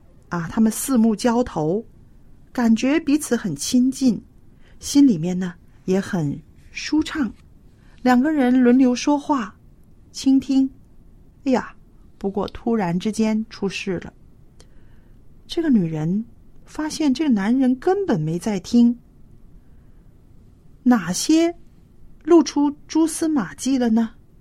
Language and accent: Chinese; Hong Kong; 特区政府对我们香港人来说非常熟悉，是不是？